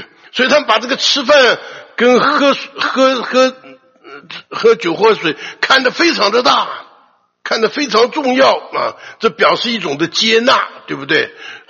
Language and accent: Chinese; China; 我们中国人这个五千年的文化，这个多少传统的东西压在头上，对不对？